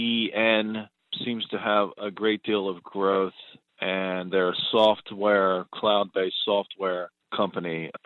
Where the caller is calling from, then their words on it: Pennsylvania, United States; I'm from Pennsylvania, calling about a stock